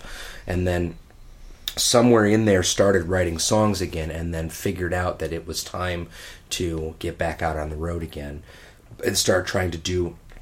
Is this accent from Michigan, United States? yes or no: yes; Detroit, Michigan, United States; I grew up in Detroit in the mid 90s and there was no act saying it was cool to be from Detroit.